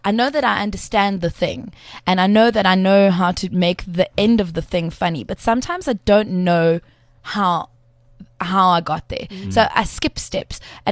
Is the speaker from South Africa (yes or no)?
yes; South Africa; It's okay as a South African not to know everything.